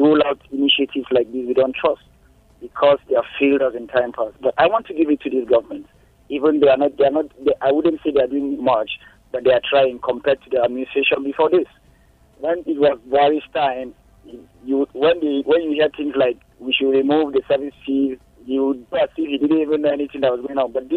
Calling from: Oshakati, Oshana, Namibia; I'm calling you from Oshi.

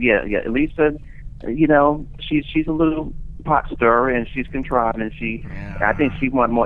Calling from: Brooklyn, New York, United States; I'm calling from Brooklyn, New York.

